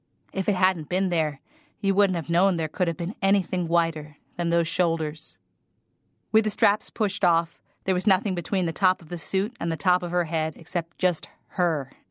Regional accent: Hawaii, United States; my sister and I grew up in Hawaii.

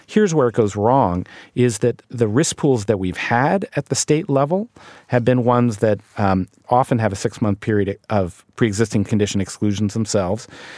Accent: Ohio, United States; just talking to people back in my hometown in Ohio

